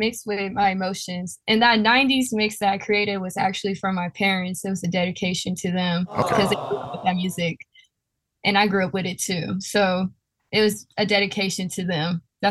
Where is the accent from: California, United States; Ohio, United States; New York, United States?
California, United States; Yeah, I'm from California, so yeah.